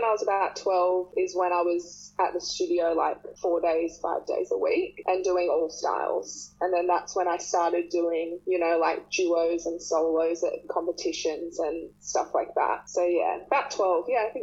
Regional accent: Byron Bay, New South Wales, Australia; I grew up in Byron Bay

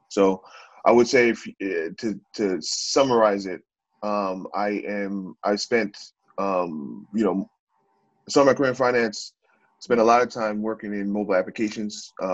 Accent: Queens, New York, United States; Yeah, that's a great point. I'm from Queens, New York, born to Haitian parents, similar to yourself, obviously.

